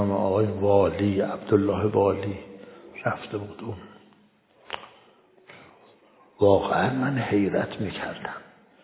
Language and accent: Persian; Iran; born there; ما در ایران متولد شدیم، پدر و مادرمون هم شیعه بوده